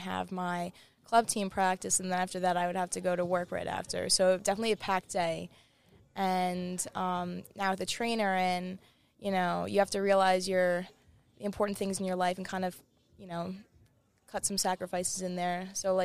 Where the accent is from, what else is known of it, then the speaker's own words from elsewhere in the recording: New York, United States; I've been to a lot of the Stony Brook games because I'm from Long Island, and it's obviously, you know, right around the corner.